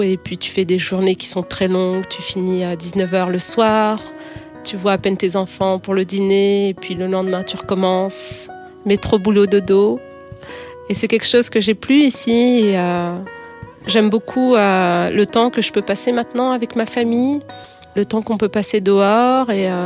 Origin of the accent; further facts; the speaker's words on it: Paris, Île-de-France, France; now in Peterborough, Canada; Donc Peterborough est j'appelle ça une petite ville parce que je viens de Paris. C'est une ville de 80 000 habitants en Ontario. Très belle ville, entourée de lacs.